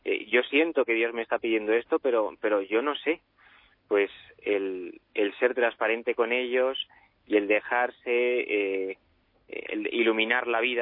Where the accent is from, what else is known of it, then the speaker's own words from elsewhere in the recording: Torre de Esteban Hambrán, Castilla-La Mancha, Spain; born there; yo nací en la Torre de Esteban Ambrán, en Toledo, que está como está ahí en los límites, ¿no? A 15 minutos de Navalcarnero, y ya es nuestra diócesis.